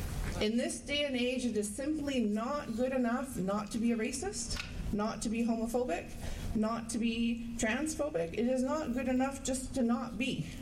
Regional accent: British Columbia, Canada; I'm from Musqueam, and my pronouns are she, her, and hers.

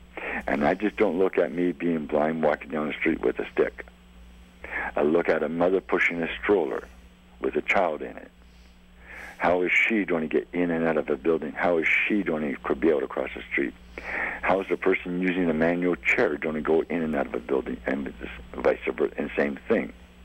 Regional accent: Canada; I'm glad I'm Canadian.

